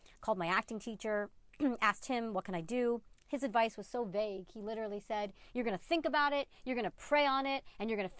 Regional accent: Brooklyn, New York, United States; shooting in Brooklyn, my hometown, like so excited.

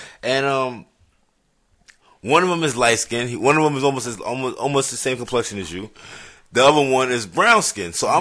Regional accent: Bronx, New York, United States; Especially being from the Bronx, like, as far as me growing up in the Bronx, we're always about our boys.

